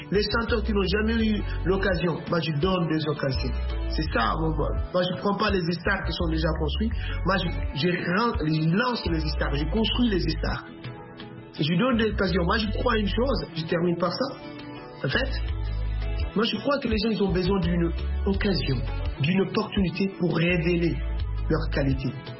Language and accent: French; Guinea-Bissau; French is a second language; En fait, moi, depuis mon jeune âge, chez moi en Guinée-Bissau